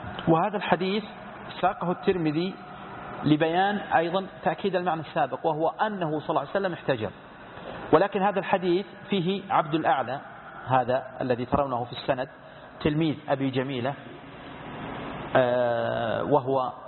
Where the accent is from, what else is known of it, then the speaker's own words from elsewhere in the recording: Saudi Arabia; اللجنة الدائمة عندنا في السعودية